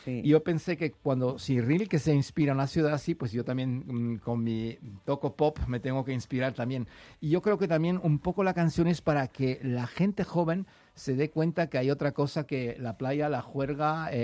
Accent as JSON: {"language": "Spanish", "region": "Andalusia", "country": "Spain", "tie": "born or raised there", "also_born_or_lived": "Switzerland / Austria", "said": "nosotros nos criamos en Andalucía, aunque nos echaron para que no vivamos las noches peligrosas de Marbella de la época de los 70, 80. donde nos mandaron a escuelas a Suiza y a Austria"}